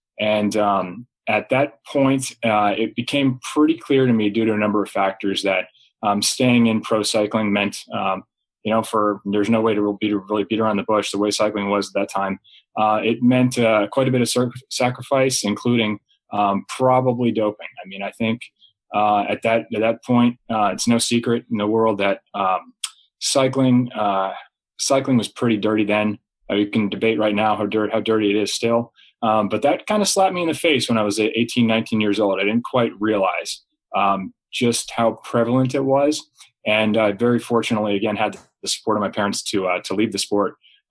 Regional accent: California, United States; I think it's because of my hometown, small town in California, just south of San Francisco.

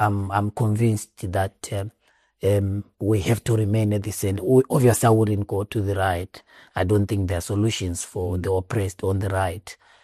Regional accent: Bulawayo, Zimbabwe; So I was born in Chabalala, in Bulawayo. I went to school there in Mahlabezulu Primary School, and then went to Glock High School in the farm school.

